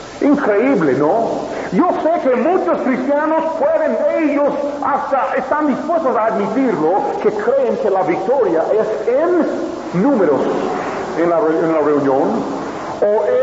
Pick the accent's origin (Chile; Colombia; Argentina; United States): United States; San Antonio, Texas; Hasta en San Antonio, Texas, mi tierra